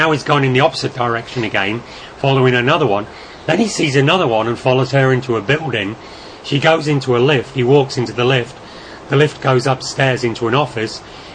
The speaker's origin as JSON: {"language": "English", "region": "England", "country": "United Kingdom", "tie": "born or raised there", "said": "Now, Brother Michael and I grew up in England"}